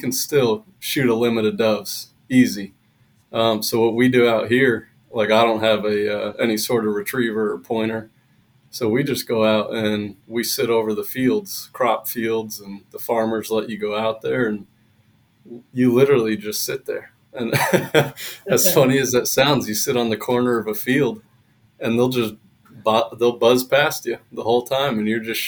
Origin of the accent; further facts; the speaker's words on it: Pennsylvania, United States; now in Arizona, United States; Pennsylvania, originally.